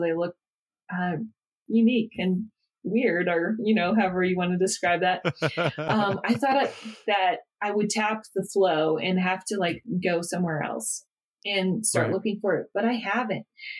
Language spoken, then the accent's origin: English; Oregon, United States; with my history of, you know, my family and growing up in Oregon and around runners, being in Colorado and making outdoor gear is just a great fit.